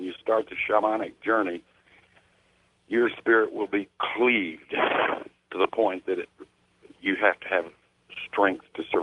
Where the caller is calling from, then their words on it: Flagstaff, Arizona, United States; from Flagstaff.